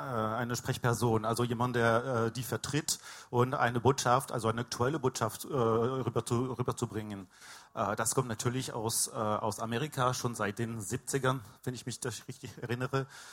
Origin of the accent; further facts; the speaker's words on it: France; now in Munich, Germany; Ja, lange her komme ich aus Frankreich. Ich bin auch Deutsch-Franzose. Wohne seit 16 Jahren in München, schon ganz gut eingelebt hier.